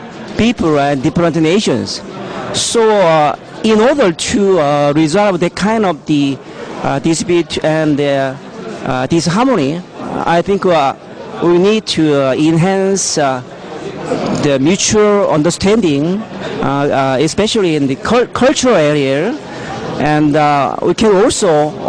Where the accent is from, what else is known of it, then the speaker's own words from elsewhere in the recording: South Korea; English is a second language; I am come from South Korea. Right now, I work for the Ministry of Foreign Affairs of Korea.